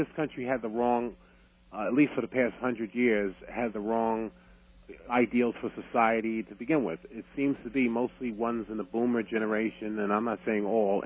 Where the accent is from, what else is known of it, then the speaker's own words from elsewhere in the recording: Connecticut, United States; All right, I'm from Connecticut.